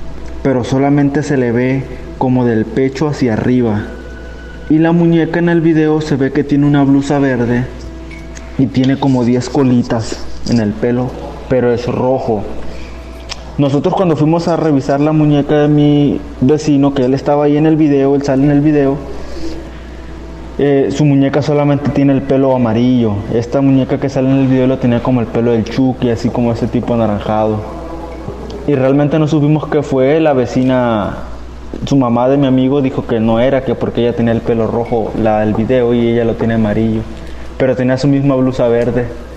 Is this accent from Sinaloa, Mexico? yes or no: yes; Mazatlán, Sinaloa, Mexico; now in Victoria, Canada; Soy mexicano, vivo aquí en Canadá, en la isla Victoria.